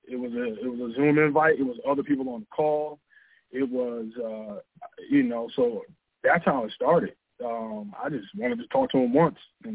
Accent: Glendale, Maryland, United States; And, we both live in, we grew up in Glendale, and our parents still live in the same house

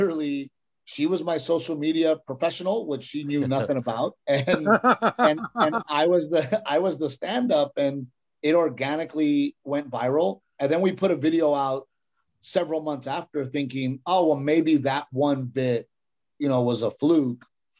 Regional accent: United States; me being Mexican American, they go … we're gonna put it on Cinco de Mayo.

